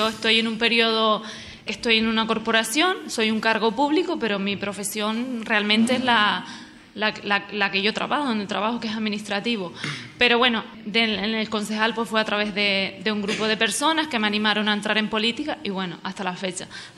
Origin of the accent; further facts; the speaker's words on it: Puerto del Carmen, Canary Islands, Spain; yo soy de Puerto del Carmen y siempre he tenido inquietudes y siempre he querido buenas cosas para mi municipio